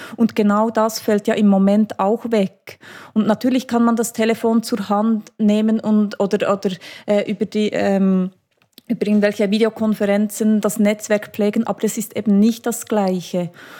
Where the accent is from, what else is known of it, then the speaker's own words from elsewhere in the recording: Switzerland; Jedenfalls bei uns in der Schweiz mussten wir uns wahrscheinlich vorher nicht überlegen, ob wir am Ende des Monats die Miete bezahlen können